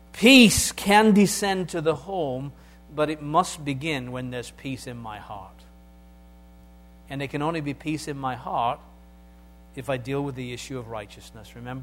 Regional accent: England, United Kingdom; I'm English, aren't I?

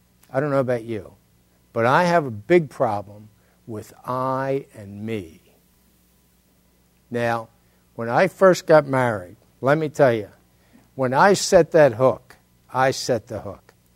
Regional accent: Baltimore, Maryland, United States; You know, I was raised in Baltimore. Clothes was just big thing.

